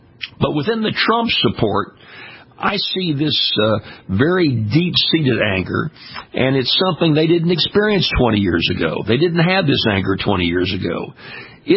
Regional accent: Louisiana, United States; That certainly is the case in my home state of Louisiana.

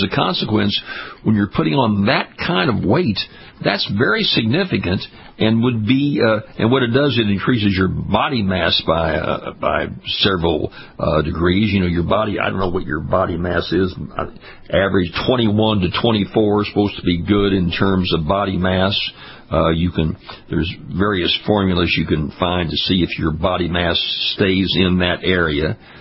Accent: Louisiana, United States; We do in my home state of Louisiana.

